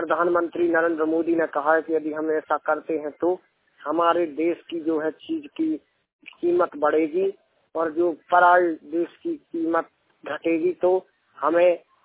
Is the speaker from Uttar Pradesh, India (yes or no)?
yes; Lalitpur, Uttar Pradesh, India; आपके लिए बता दूं कि मेरी उम्र 17 वर्ष है। आपको बता दूं मैं जिला ललितपुर से हूं।